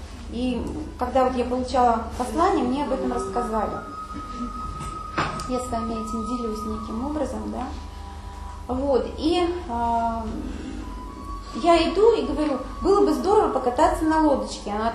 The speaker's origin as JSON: {"language": "Russian", "region": "Arkhangelsk Oblast", "country": "Russia", "said": "я из Архангельской области"}